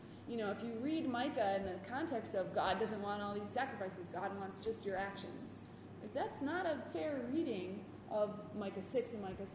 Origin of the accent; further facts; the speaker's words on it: Holland, Michigan, United States; I grew up in Holland, Michigan, as I mentioned earlier.